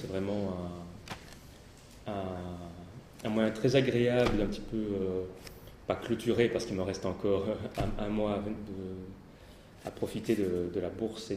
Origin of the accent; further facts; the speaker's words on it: Belgium; je suis belge. Je viens de Belgique, de l'Université libre de Bruxelles, où j'ai terminé l'année dernière une thèse de doctorat en philosophie.